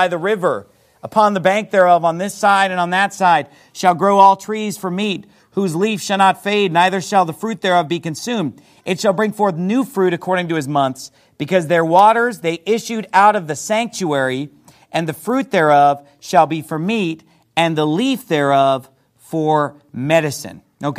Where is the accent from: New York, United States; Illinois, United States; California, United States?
California, United States; Sacramento; because I'm from Sacramento, California. And in Sacramento, there's a great river going through Sacramento.